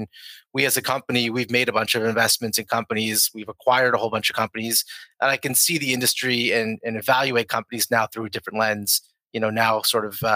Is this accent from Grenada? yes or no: no; Toronto, Ontario, Canada; Yeah, I grew up in Toronto. I've been here most of my life, except now, over the past 2 weeks, I've been, living in Boca Raton in Florida.